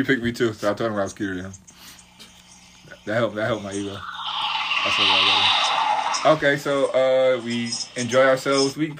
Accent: Buffalo, New York, United States; I'm like, I'm from New York. I'm from Buffalo.

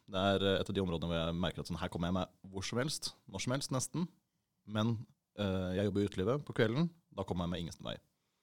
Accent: Bærum, Akershus, Norway; Ja, jeg har bodd der hele livet. Jeg vokste opp på Jar, og så senere flyttet jeg ned til Marstrandveien, og så opp til Terrasseveien, og så nå på Høvik.

